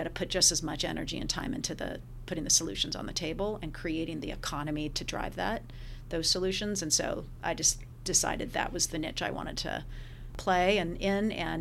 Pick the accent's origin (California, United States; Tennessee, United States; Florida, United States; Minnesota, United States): California, United States; And then I decided I wanted to come back to my home state of California after winning that campaign.